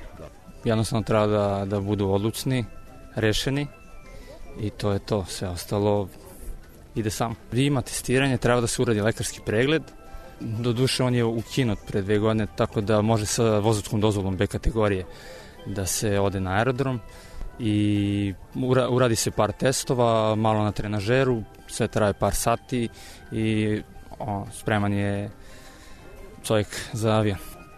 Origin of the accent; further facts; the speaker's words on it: Jagodina, Pomoravlje District, Serbia; iz Jagodine sam.